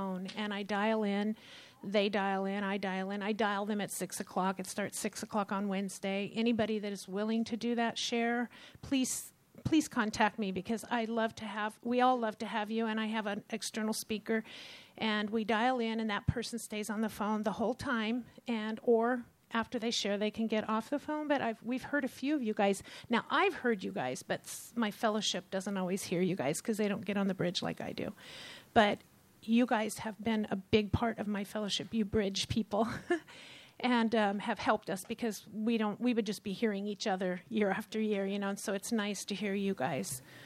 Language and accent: English; California, United States; Hi, I'm from Central California.